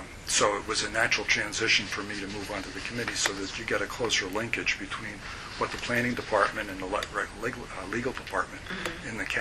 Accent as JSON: {"language": "English", "town": "Yorktown", "country": "United States", "tie": "born or raised there", "said": "That goes back to my days of growing up in Yorktown."}